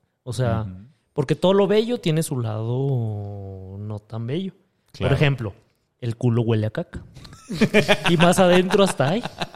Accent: Monterrey, Nuevo León, Mexico; Porque somos adinerados los de Monterrey, ¿qué?

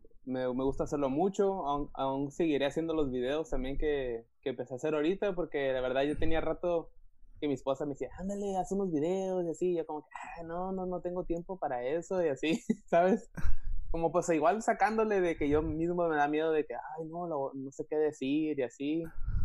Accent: Mexicali, Baja California, Mexico; also born or lived in Calexico; vengo de Calexico y de ahí de Mexicali

